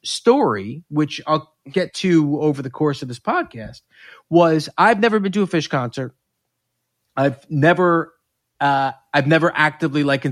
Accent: New York, United States; I was I'm from New York. I went to camp. I'm friends with a lot of Jews. I am Jewish.

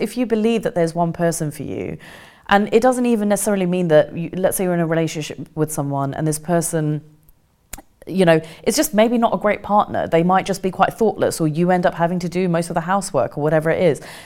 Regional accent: South East England, United Kingdom; when we came back to England, we grew up in Kent, so we grew up in a very in a very white dominated area.

